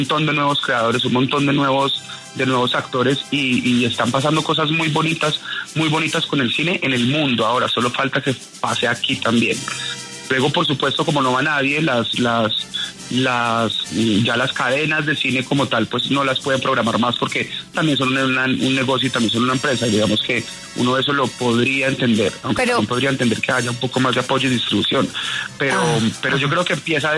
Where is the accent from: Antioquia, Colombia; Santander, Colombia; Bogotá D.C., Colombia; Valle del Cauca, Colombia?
Antioquia, Colombia; Medellín; moved away as an adult; now in Bogotá, Colombia; Yo salí de Medellín a los 19 años, vine a terminar mi carrera acá. Y nunca había podido trabajar en Medellín. Yo toda mi carrera la hice aquí en Bogotá